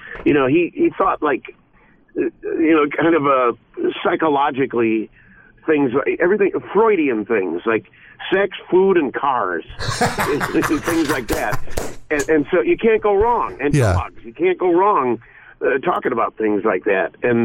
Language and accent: English; Chicago, Illinois, United States; And I grew up on the North Side, and my dad worked for WGN-TV doing weather.